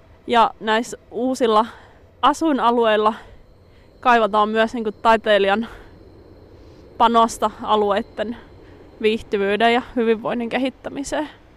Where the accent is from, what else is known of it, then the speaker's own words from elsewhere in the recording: Lappeenranta, South Karelia, Finland; moved away as an adult; now in Helsinki, Finland; Alun perin olen tosiaan kotoisin Lappeenrannasta, olen muuttanut 14 vuotta sitten Helsinkiin ja nykyään tunnen jo kyllä olevani sydämeltäni helsinkiläinen, vaikkakin toki karjalaiset juuret ovat siellä Lappeenrannassa.